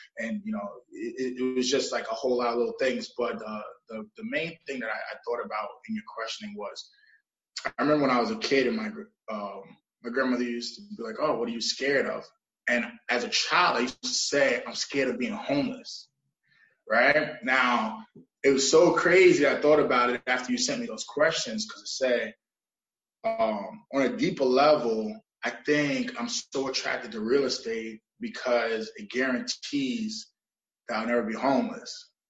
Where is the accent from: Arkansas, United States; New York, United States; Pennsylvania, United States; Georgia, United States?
New York, United States; Staten Island; So I'm from Staten Island, New York, born in Staten Island University Hospital, actually, and that's where I'm from.